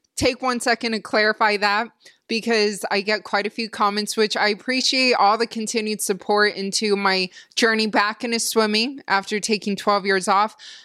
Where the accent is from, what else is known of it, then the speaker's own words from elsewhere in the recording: Canada; even though I'm from Canada.